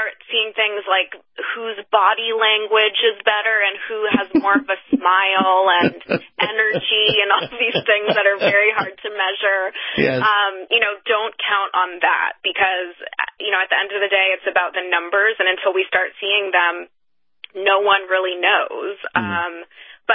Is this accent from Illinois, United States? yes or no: no; California, United States; in my home state of California, there's actually fewer Republicans than independents right now.